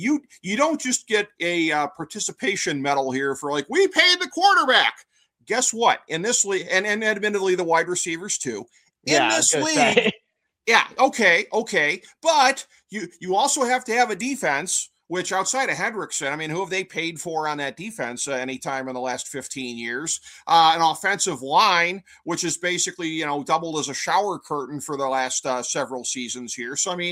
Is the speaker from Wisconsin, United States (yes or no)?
no; Cleveland, Ohio, United States; the baseball fans in my hometown of Cleveland here